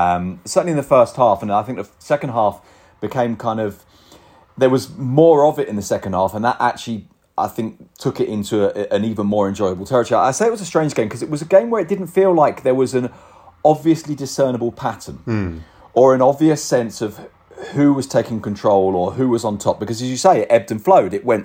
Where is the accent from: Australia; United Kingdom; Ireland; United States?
United Kingdom; England; right, I'm English, he's English, let me big up Bellingham.